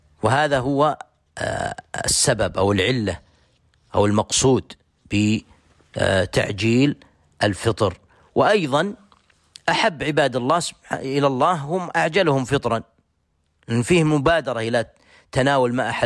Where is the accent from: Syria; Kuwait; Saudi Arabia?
Saudi Arabia; هو المعتمد عندنا في بلادنا المملكة العربية السعودية.